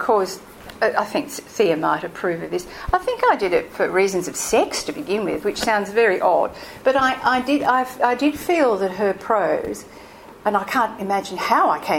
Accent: Melbourne, Victoria, Australia; I come from Melbourne, please

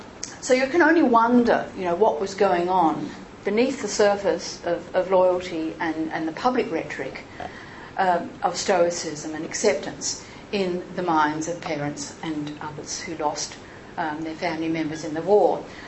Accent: Adelaide, South Australia, Australia; This was the church I was brought up in Flinders Street, Adelaide.

